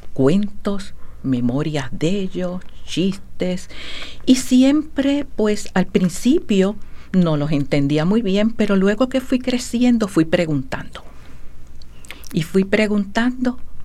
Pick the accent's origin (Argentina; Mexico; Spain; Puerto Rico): Puerto Rico; Bayamón; desde pequeña yo hacía viajes con mi familia desde el área metropolitana de Puerto Rico, específicamente de Bayamón, muy cerca de San Juan, y hacíamos unos viajes hacia el pueblo de Yabucoa. El pueblo de Yabucoa, pues, era donde había nacido mi mamá